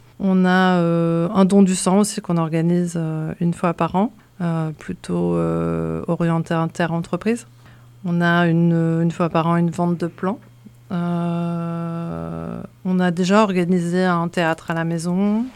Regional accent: Lille, Hauts-de-France, France; now in Blois, France; Je suis originaire de Lille, et en fait on m'avait parlé de différentes associations

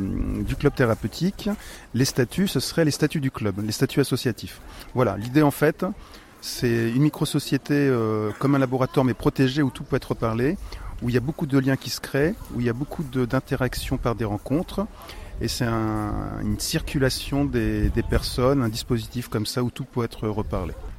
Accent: Tours, Centre-Val de Loire, France; je suis originaire de Tours et j'ai fait le choix de venir dans Loir-et-Cher pour travailler dans la psychothérapie institutionnelle

